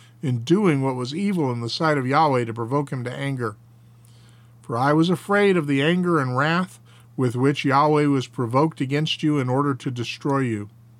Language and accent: English; United States; So, you know, we Americans overthrew the Empire of Japan. And because I am an American.